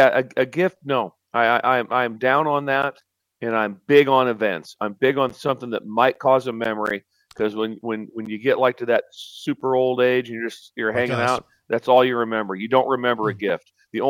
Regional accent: Pender, Nebraska, United States; Well, I didn't grow up in Creighton. I grew up in Pender.

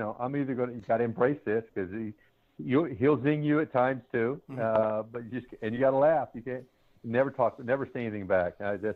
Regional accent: Georgia, United States; as a young kid in 1986, growing up, I grew up in Georgia

